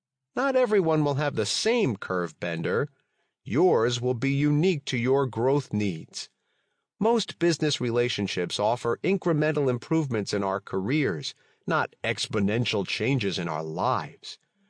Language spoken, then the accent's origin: English; Atlanta, Georgia, United States; also born or lived in Iran; I've lived in Atlanta since I immigrated from Iran back in 1981. I've grown up and worked in various parts of town.